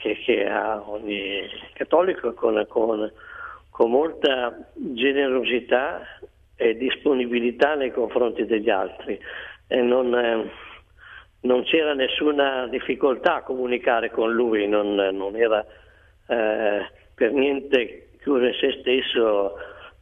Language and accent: Italian; Bologna, Emilia-Romagna, Italy; Comunque io lo conosco fin da ragazzo perché sono bolognese